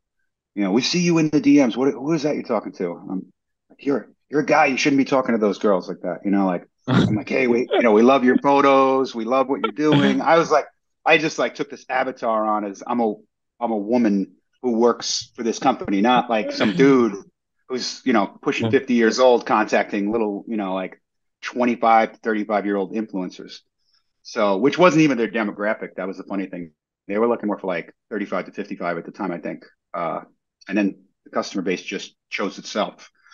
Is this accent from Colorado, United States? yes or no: no; New York, United States; moved away as an adult; now in St. Augustine, United States; So, I live in St. Augustine, Florida. I've been here for about a year, and I'm from New York originally.